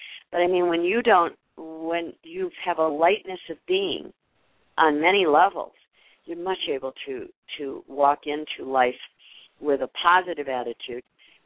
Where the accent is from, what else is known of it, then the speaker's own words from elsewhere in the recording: Midwest, United States; I come from the Midwest, and we have the same kind of weather, that whole Milwaukee, Wisconsin area, and Chicago area.